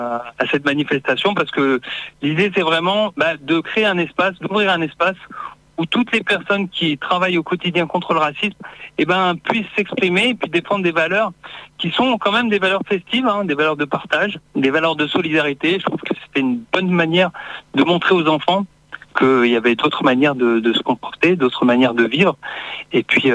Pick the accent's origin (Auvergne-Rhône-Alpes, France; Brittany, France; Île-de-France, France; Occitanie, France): Occitanie, France; Sumène; On est de Sumène tous les deux.